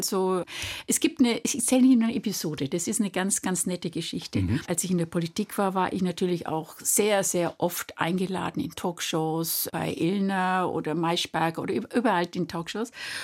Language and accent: German; Nuremberg, Bavaria, Germany; ich bin geboren natürlich im Mater-Maria-Krankenhaus, deswegen war ich eine gebürtige Nürnbergerin.